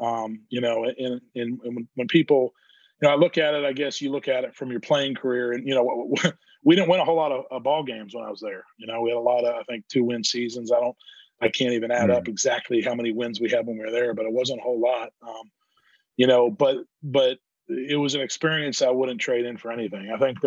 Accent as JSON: {"language": "English", "town": "Pittsburgh", "region": "Pennsylvania", "country": "United States", "said": "I'm from Pittsburgh, Pennsylvania. So, obviously a little ways away."}